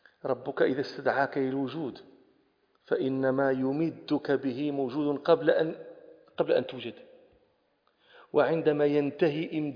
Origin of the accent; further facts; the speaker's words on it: Rabat, Rabat-Salé-Kénitra, Morocco; أنا نشأت في الرباط. الرباط هذه مدينة ليس فيها نخل، هذه مدينة شاطئية، فلست لا أنا ولا أبائي لسنا من أهل البساتين النخل